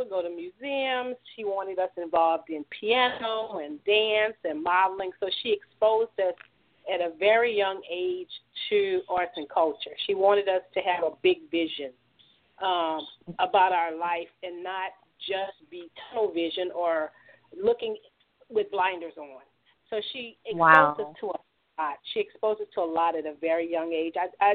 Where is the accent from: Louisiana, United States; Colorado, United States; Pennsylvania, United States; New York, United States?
Louisiana, United States; Opelousas; I'm a small town country girl with a big city idea. I guess it's the best way to talk about me. I was born and raised in Opelousas, Louisiana.